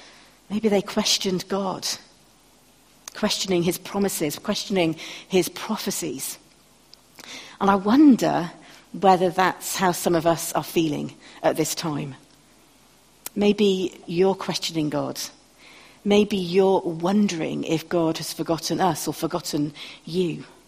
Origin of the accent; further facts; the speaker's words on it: United Kingdom; I am British.